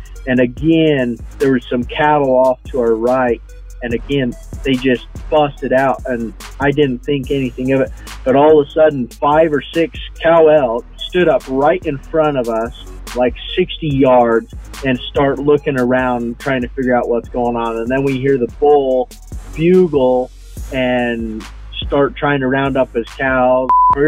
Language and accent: English; Delta, Utah, United States; I grew up in Delta, Utah, kind of a central town, small rural community. Grew up hunting.